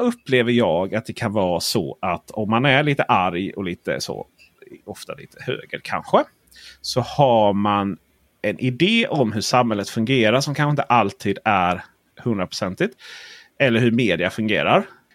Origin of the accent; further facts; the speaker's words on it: Blekinge, Sweden; Men fan, jag är från Blekinge.